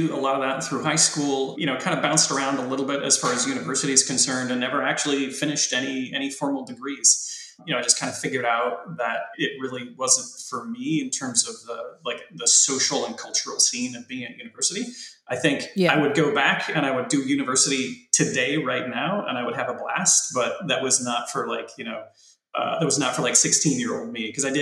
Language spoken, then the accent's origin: English; Kisumu, Kisumu County, Kenya; also born or lived in Nairobi; I was born in Kenya. I was born in Nairobi. Lived in a tiny like mud hut basically on the shores of Lake Victoria over in a little place called Kisumu